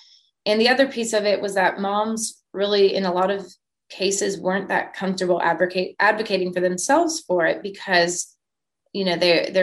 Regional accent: Houston, Texas, United States; I was born in Houston, grew up in Houston, and I went off to school in Colorado.

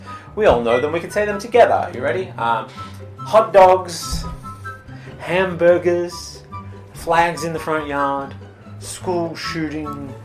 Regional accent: Australia; See, as an Australian, when you enter America, you usually will enter using an ESTA visa, right?

